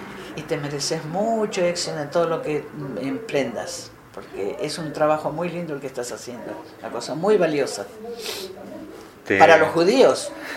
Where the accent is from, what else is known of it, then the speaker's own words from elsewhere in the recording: Argentina; now in Israel; Israel para mí es mi segundo país, es lo que me adoptó y me siento muy israelí. Aunque no olvido mi Argentina